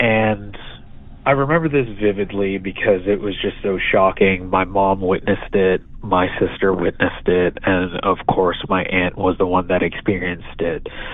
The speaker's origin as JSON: {"language": "English", "town": "Queens", "region": "New York", "country": "United States", "tie": "born or raised there", "lives_now": "Pittsburgh, United States", "said": "but my story takes place in Queens, New York, in the late 90s and early 2000s. So I grew up in a haunted house there."}